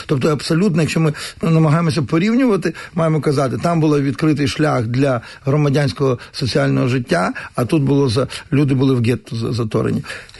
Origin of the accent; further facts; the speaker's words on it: Drohobych, Lviv Oblast, Ukraine; Головне моє рідне місто Дрогобич.